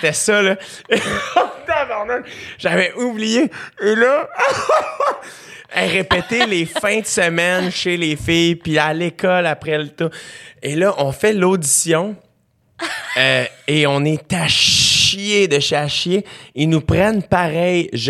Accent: Quebec, Canada; Moi, je viens de la Rive-Sud.

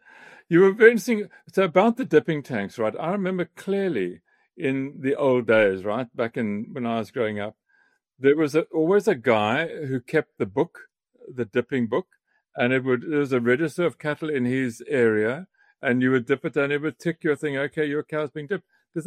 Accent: Eastern Cape, South Africa; because we're both from the Eastern Cape

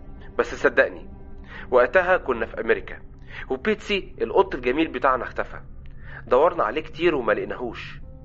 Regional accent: Monufia Governorate, Egypt; also born or lived in United States; عندي 50 سنة، قضيت وقت طويل من حياتي في امريكا ولسه راجع من قريب. انا اصلا من المنوفية

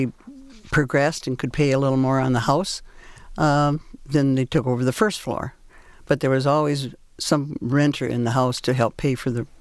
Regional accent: Michigan, United States; because he was from Pennsylvania, and I'm from Michigan, so.

